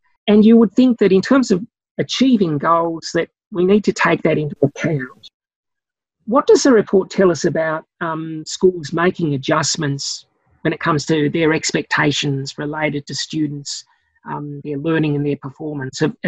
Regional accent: Tasmania, Australia; I'm from Tasmania originally, so I can be a little bit proud.

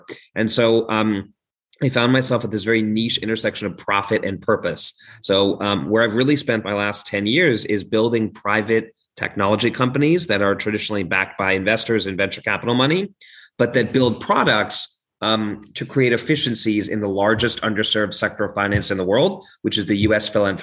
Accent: London, United Kingdom; also born or lived in Hong Kong / New York City, United States; now in United States; I was born in Asia. I was born in Hong Kong, kind of interesting, and then grew up in London, England, and eventually made my way to the US

